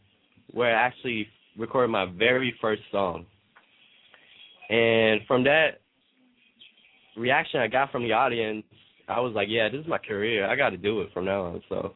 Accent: Germany; also born or lived in Atlanta; I was born in Atlanta. Me and my mom moved back to Germany around when I was like 2 years old. Ever since I grew up here in Germany, so I'm half German. My mom's German.

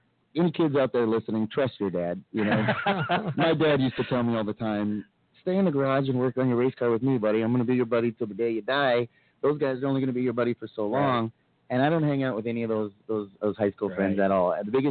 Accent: Las Vegas, Nevada, United States; Yeah, I was born and raised here in Vegas.

